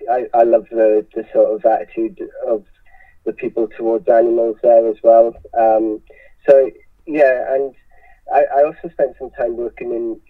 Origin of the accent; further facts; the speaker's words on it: Swansea, Wales, United Kingdom; so I'm originally from Swansea in South Wales in the UK